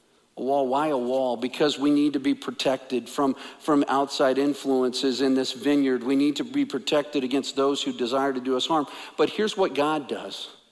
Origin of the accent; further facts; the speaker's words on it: Midwest, United States; Growing up in the Midwest, farmers planted, not thinking that, well, I hope this works out.